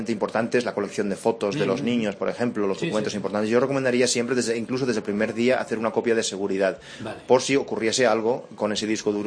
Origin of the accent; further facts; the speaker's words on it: United States; born there; accent: North American; De Estados Unidos. Mis padres son españoles, pero yo nací en los Estados Unidos.